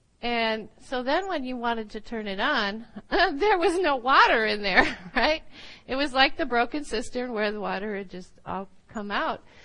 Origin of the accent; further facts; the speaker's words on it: Midwest, United States; because, you know, I grew up in the Midwest, and I loved oak trees.